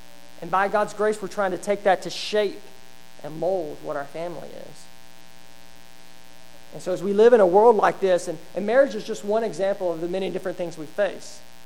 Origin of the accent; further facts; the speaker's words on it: Alabama, United States; Just to give you a personal testimony of mine, I grew up in Alabama.